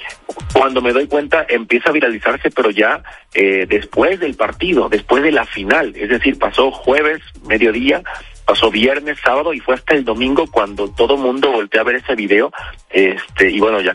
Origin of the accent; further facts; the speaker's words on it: Veracruz, Mexico; Ahora sí, va, como decimos los veracruzanos.